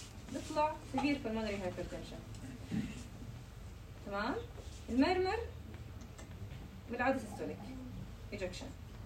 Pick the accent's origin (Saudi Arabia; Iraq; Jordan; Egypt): Jordan; احنا عندنا بالاردن ما بنعمل له عمليات